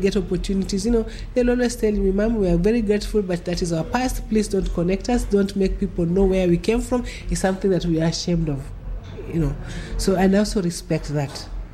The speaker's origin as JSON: {"language": "English", "town": "Kilifi", "region": "Kilifi County", "country": "Kenya", "said": "I come from Kilifi, and I cannot travel to Kilifi."}